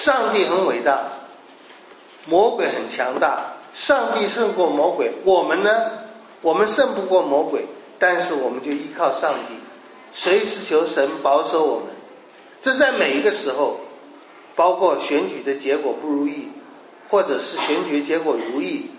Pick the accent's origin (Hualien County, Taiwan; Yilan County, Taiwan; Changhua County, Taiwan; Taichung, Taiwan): Taichung, Taiwan; 我很小的时候在台中，我们家有养鸡，也有老鹰会来抓小鸡